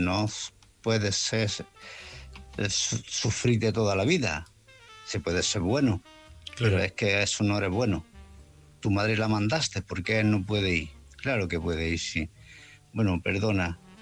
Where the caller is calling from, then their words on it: Malaga, Andalusia, Spain; de Málaga.